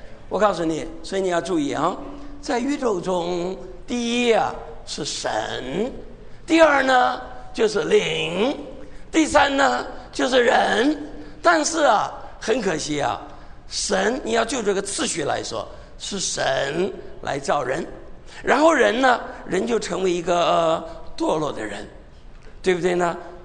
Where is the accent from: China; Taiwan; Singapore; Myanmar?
China; 我们中国人有句话叫做什么？